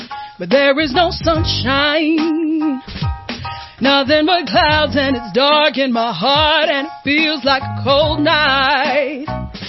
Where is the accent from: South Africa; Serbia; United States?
South Africa; Johannesburg, Gauteng; I'm originally from Joburg.